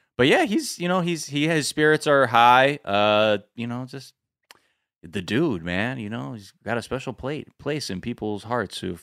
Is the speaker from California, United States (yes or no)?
yes; California, United States; I go, okay, I'm from California.